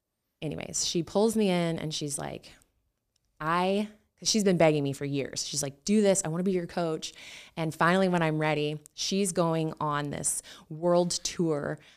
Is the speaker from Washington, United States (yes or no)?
yes; Renton, Washington, United States; I grew up in Renton.